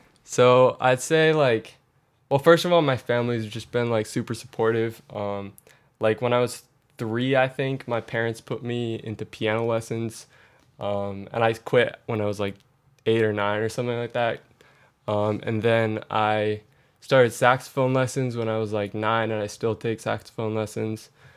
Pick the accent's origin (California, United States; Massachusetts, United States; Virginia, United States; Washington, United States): Massachusetts, United States; Shrewsbury; Yeah, I'm from a small town in Massachusetts called Shrewsbury, born and raised, and I've been here, my whole life, and I'm going to New York next year for college